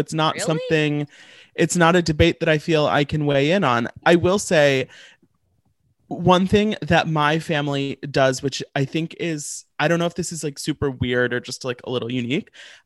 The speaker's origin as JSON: {"language": "English", "town": "St. Louis", "region": "Missouri", "country": "United States", "lives_now": "New York, United States", "said": "So I'm from St. Louis. I'm in New York right now."}